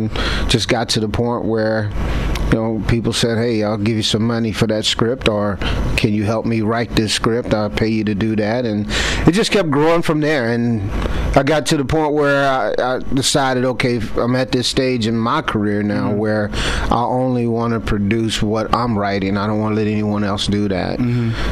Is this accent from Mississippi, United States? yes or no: no; West Virginia, United States; Yeah, yeah. I'm born and raised in West Virginia, man.